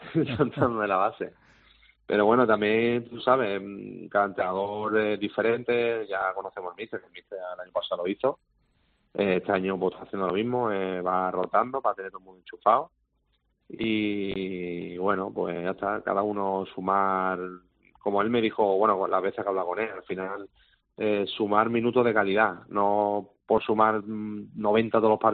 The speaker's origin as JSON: {"language": "Spanish", "town": "Málaga", "region": "Andalusia", "country": "Spain", "said": "yo tenía ese sueño de jugar en el equipo de mi tierra, en el Málaga Club de Fútbol y lo he conseguido."}